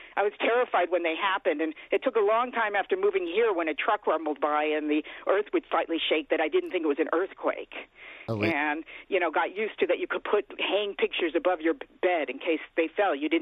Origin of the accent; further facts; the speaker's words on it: California, United States; now in New York, United States; Yeah, I grew up in California, lived through several in L.A., lived through several big ones in the 1970s, moved a few days before in London before the 1994 huge one happened